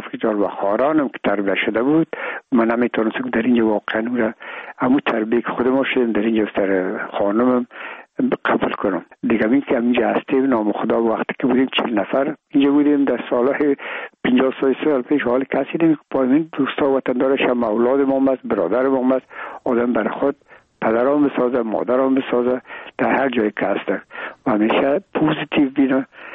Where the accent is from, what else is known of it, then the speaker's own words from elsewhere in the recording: Afghanistan; میگم ما افغان هستیم